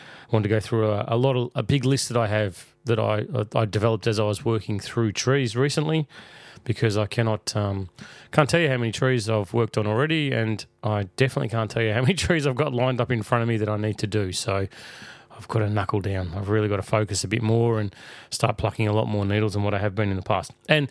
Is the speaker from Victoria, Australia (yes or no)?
yes; Melbourne, Victoria, Australia; In the Southern Hemisphere, where I'm from, in Melbourne, Australia